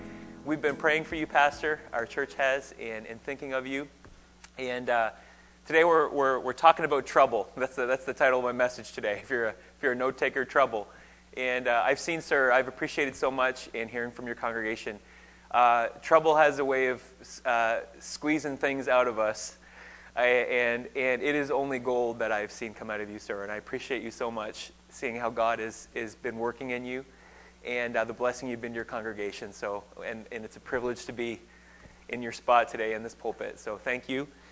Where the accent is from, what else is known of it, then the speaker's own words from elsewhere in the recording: Saint John, New Brunswick, Canada; accent: Newfoundland; I moved from St. John, New Brunswick, so I'm an East Coaster. It's a little harder to lose the Newfoundland accent.